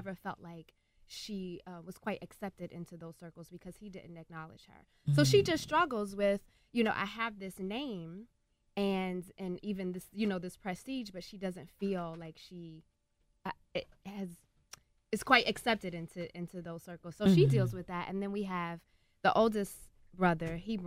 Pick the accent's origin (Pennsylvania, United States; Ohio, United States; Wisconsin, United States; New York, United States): Pennsylvania, United States; Philadelphia; Well, I'm from Philly, so it was so great for me to be home doing a show